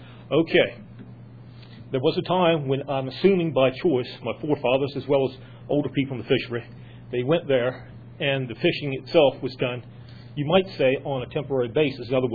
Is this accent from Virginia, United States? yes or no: yes; Chincoteague, Virginia, United States; I'm from the Eastern Shore of Virginia also, Chincoteague to be exact.